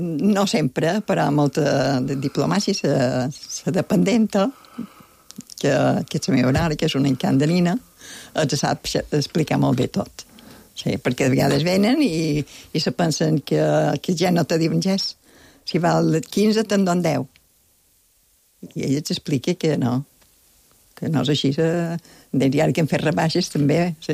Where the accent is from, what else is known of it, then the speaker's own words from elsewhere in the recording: Manacor, Balearic Islands, Spain; Jo som de Manacor